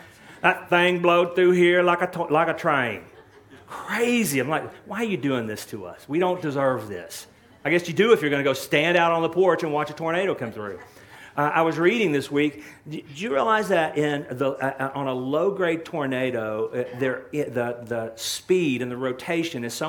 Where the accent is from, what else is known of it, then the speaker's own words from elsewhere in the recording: Texas, United States; my wife and I, we are from East Texas. And East Texas is a place that's very dear to us growing up.